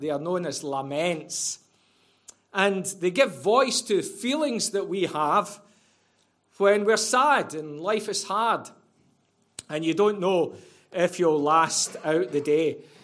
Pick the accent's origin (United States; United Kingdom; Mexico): United Kingdom; Scotland; I know that Ben said that I was from Scotland.